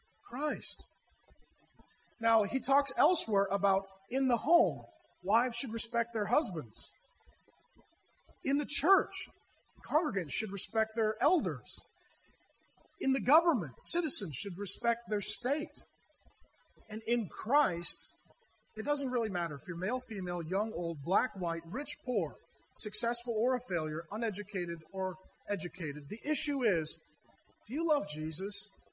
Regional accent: Ireland; I'm Irish, right? I'm still moody and short, right? Hey, I'm still Irish.

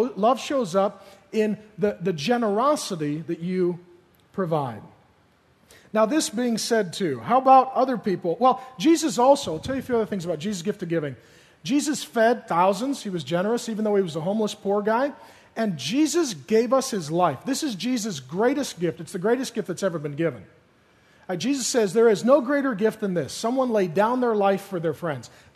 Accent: SeaTac, Washington, United States; I grew up in SeaTac, and we had some really lean, hard times.

